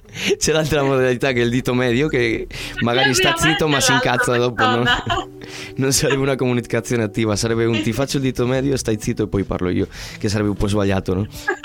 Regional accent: Spain; Italian is a second language; now in Italy; io faccio più fatica da spagnolo qua in Italia a fare qualche scherzo, qualche roba.

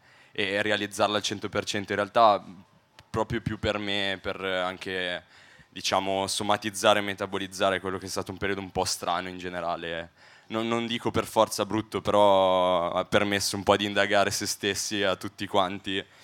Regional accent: Piedmont, Italy; now in Milan, Italy; io non sono di Padova, in realtà sono piemontese, studio Milano adesso e vengo appunto dalla zona del Basso Piemonte, una zona di boschi, cinghiali

